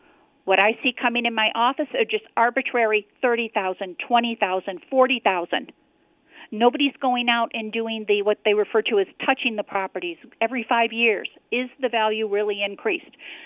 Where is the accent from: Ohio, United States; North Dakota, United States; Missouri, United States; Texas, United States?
Ohio, United States; Toledo; I grew up in Toledo, Ohio